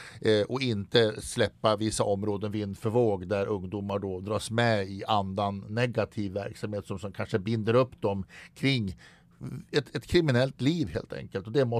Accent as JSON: {"language": "Swedish", "town": "Västerås", "region": "Västmanland County", "country": "Sweden", "tie": "born or raised there", "said": "jag var uppvuxen på Bäckby då, och det är klart att man var uppe i skogen och lekte."}